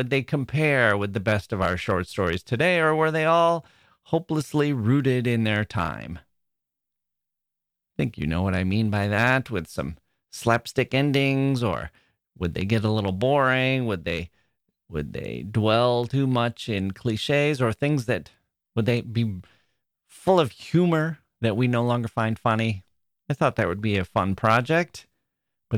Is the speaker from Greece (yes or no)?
yes; Greece; English is a second language; moved away as an adult; now in Netherlands; I come from Greece, and this year I'm doing my master's in the Netherlands.